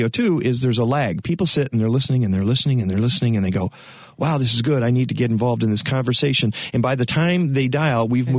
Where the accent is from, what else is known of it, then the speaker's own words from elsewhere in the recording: Michigan, United States; I grew up in Oakland County. I lived in Macomb County. So they're putting this under the, this is suburban Detroit.